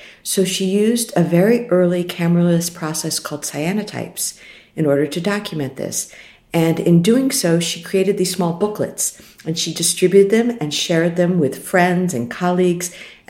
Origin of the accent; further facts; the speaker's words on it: New York, United States; I come from New York